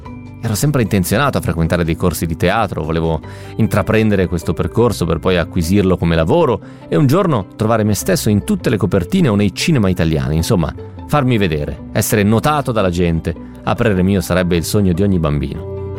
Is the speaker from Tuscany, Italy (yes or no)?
no; Rome, Lazio, Italy; born there; now in Veneto, Italy; Io sono nato a Roma e, come si sa, la capitale è sempre apprezzata da tutti, me per primo. Ma adesso abito in un paesino di montagna in Veneto, dove da piccolo mi recavo sempre in vacanza.